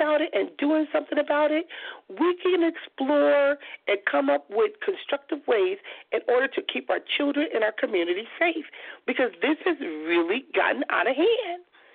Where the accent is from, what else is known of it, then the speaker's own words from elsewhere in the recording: Compton, California, United States; and I grew up in Compton. So I went to the Compton Unified School District. I graduated from Banning High School.